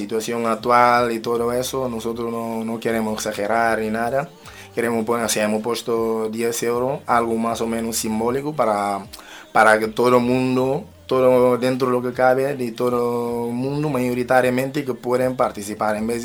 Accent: Madrid, Community of Madrid, Spain; y yo vengo de Madrid y tal

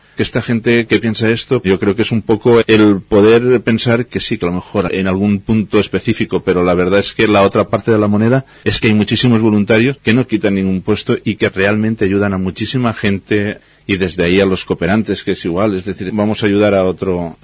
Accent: Oliva, Valencian Community, Spain; Yo soy de Oliva y empecé allí

